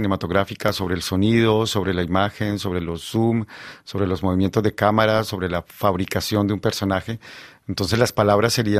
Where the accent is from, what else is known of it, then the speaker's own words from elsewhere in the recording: Bogotá, Colombia; yo crecí en Bogotá. No en Medellín, de hecho creo que no conozco Medellín, tal vez estuve una vez como de paso.